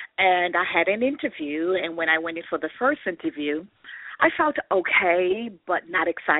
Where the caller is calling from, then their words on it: Washington, District of Columbia, United States; I'm calling from Washington, D.C.